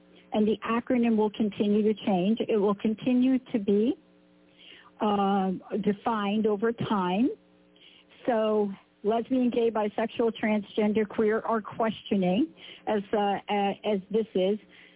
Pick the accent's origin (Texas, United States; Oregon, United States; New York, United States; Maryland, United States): New York, United States; I'm a kid from New York, so I understand where the battle took place